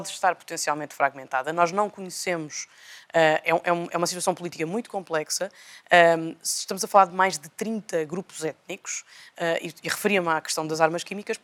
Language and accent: Portuguese; Portugal; enquanto pessoa, enquanto portuguesa e europeia.